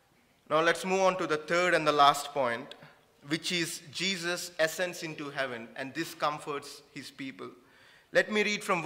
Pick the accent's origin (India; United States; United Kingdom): India; I was brought up in India, so I don't know much about monarchy